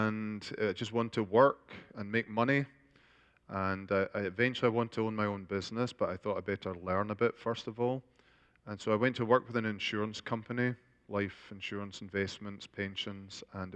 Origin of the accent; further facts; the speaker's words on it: Glasgow, Scotland, United Kingdom; I was born in Glasgow, Scotland, and raised in a Christian home. Both my parents were converted to Christ in the Baptist church, so we were raised Baptists until I was about 11